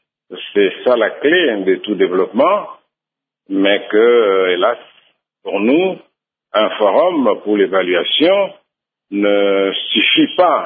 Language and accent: French; Monkoto, Tshuapa, DR Congo; Je viens de Mon-Coteau, ouais, qui est dans la sous-région de la Tswapa.